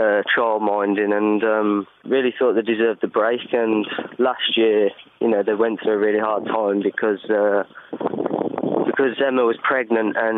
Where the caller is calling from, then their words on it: Wales, United Kingdom; I'm just calling from Wales.